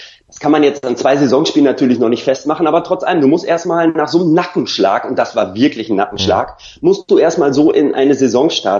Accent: Bocholt, North Rhine-Westphalia, Germany; born there; Er kommt ja aus dem gleichen Ort wie ich, wir sind beide in Bocholt geboren.

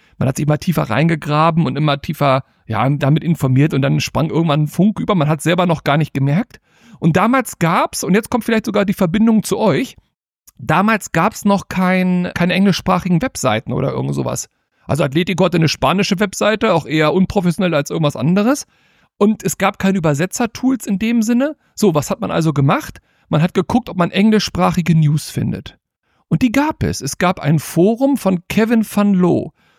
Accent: Hanover, Lower Saxony, Germany; ich bin gebürtiger Hannoveraner und mein Heimatverein ist natürlich Hannover 96.

